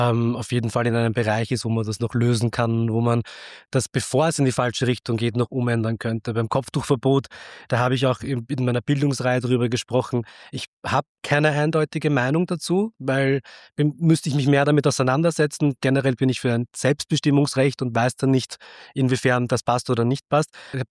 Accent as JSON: {"language": "German", "region": "Vienna", "country": "Austria", "tie": "born or raised there", "said": "in Simmering, wo ich aufgewachsen bin und teilweise in Favoriten, da war ich halt viel unterwegs."}